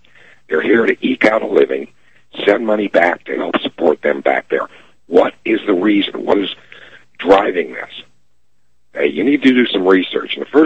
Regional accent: Colorado, United States; Now, I was born and raised in Colorado. I spent a lot of time all over the Southwest.

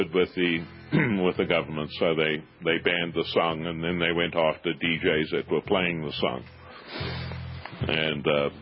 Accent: Zimbabwe; Well, I was from Rhodesia.

